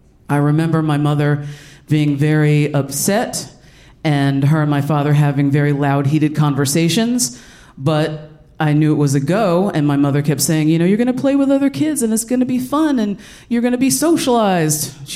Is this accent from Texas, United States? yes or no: no; Allentown, Pennsylvania, United States; I grew up in Allentown, Pennsylvania. Don't sing the song or I'll punch you in your face. We were the only black family where I lived in South Whitehall Township.